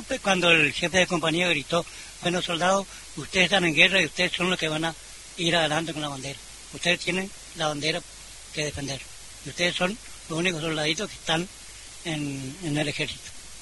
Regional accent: Misiones, Argentina; yo nada más que soy de Misiones, y, un pueblo muy lejos

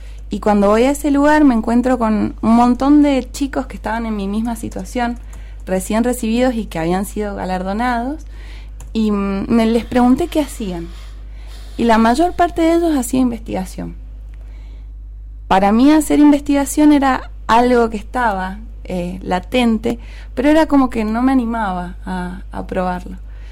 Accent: Tunuyán, Mendoza, Argentina; Hacen 10 años yo vine a estudiar a Mendoza desde Tunuyán, estudié en la Universidad de Mendoza, me recibí

